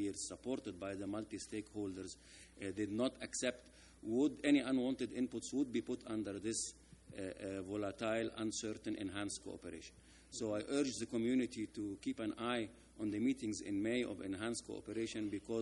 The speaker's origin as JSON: {"language": "English", "country": "Egypt", "said": "Thank you very much. … from Egypt."}